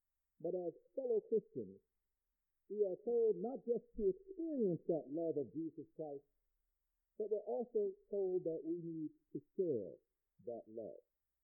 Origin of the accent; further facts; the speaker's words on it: Philadelphia, Pennsylvania, United States; There is a hymn that I first learned as a small boy growing up in Philadelphia, Pennsylvania